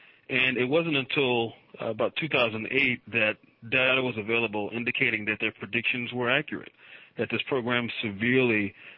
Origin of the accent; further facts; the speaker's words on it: New Orleans, Louisiana, United States; I was born and raised in New Orleans myself.